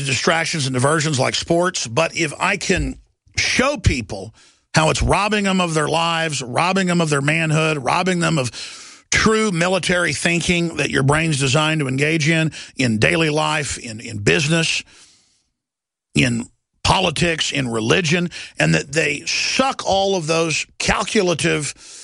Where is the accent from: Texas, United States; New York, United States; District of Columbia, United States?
Texas, United States; Dallas; I grew up in Dallas, Texas.